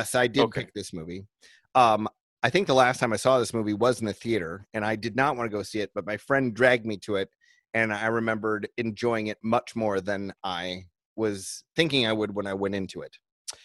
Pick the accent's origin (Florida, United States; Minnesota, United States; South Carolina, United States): Minnesota, United States; Minneapolis; I'm a director based in Minneapolis, which, it's an interesting time here in my hometown.